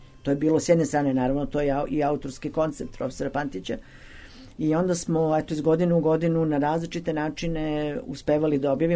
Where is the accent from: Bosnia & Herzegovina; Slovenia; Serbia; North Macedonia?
Serbia; Uopšte, to je ta večna tema kod nas u Srbiji, da li je moglo da bude drugačije